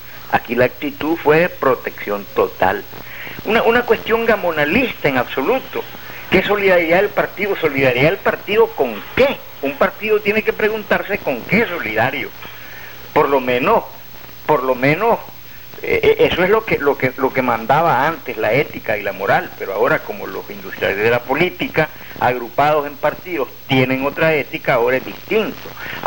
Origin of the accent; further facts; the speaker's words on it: Nicaragua; y los protagonistas de la vida nacional somos los nicaragüenses